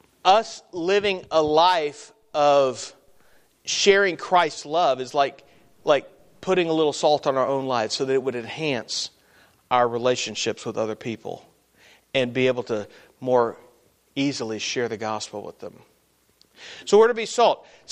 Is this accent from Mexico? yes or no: yes; Mexico; now in Missouri, United States; When I was a kid growing up in Mexico, down in Mexico